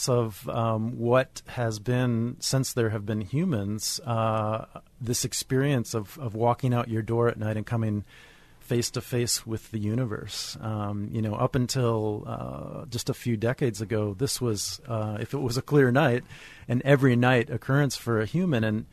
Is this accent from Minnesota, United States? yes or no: yes; Minneapolis, Minnesota, United States; I grew up in Minneapolis, but as so many Minnesotans do, my family had a cabin up north, as we say